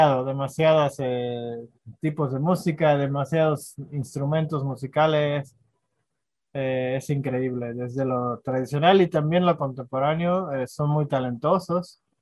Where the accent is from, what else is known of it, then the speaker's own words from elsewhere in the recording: Mérida, Yucatán, Mexico; yo soy de Mérida, de la ciudad de Mérida, que está en el estado de Yucatán, al este de México. Uh-huh. Y bueno, Mérida pues es plano, es completamente plano, no hay montañas, no hay ríos y es muy caluroso. Pero bueno, está cerca del mar